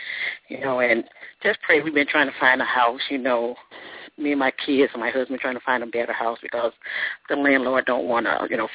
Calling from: St. Louis, Missouri, United States; Listen, I'm calling from St. Louis, Missouri.

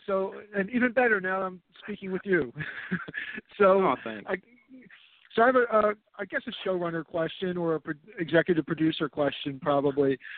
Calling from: Philadelphia, Pennsylvania, United States; Hey, Simon. … calling from Philadelphia.

